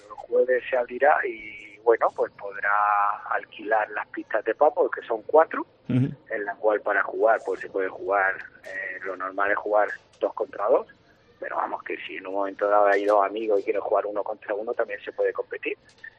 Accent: Murcia, Region of Murcia, Spain; vamos a hacer algo en Murcia, que es mi tierra, mi ciudad

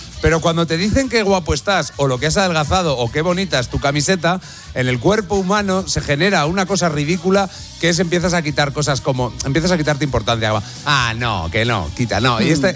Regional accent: Salamanca, Castile and León, Spain; Y yo cuando era pequeño, mi abuelo vivía en Valladolid y yo vivía en Salamanca.

